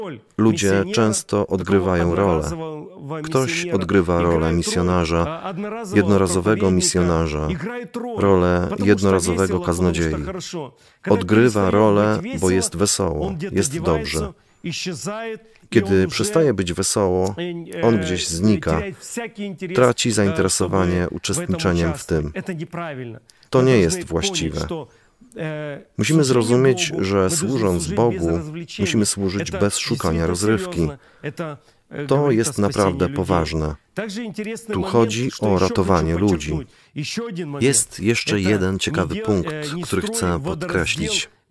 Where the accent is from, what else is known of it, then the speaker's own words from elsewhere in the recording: Odesa, Odesa Oblast, Ukraine; Jestem z Odessy. Jestem Ukraińcem. Kocham swoje miasto, kocham swój kraj.